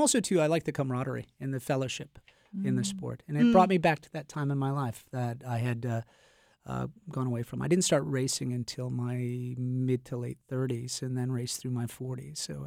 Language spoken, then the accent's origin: English; Turner, Maine, United States; also born or lived in Buckfield; I grew up in Turner, and then we moved to Buckfield, Maine, junior. Oh, no, it was when I was seventh grade, so junior high school.